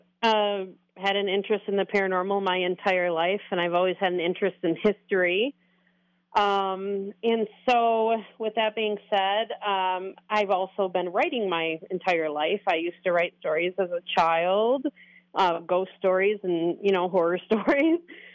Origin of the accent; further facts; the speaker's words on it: Bay City, Michigan, United States; I was born and raised in Bay City. I moved away for a little while, you know, to go to school, and then I thought I'd try Florida for a while, but I did wind up back here